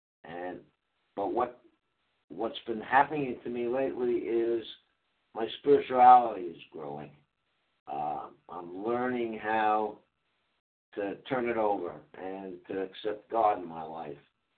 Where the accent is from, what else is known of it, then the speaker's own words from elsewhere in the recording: Coral Gables, Florida, United States; I am from Miami, Florida, in Coral Gables.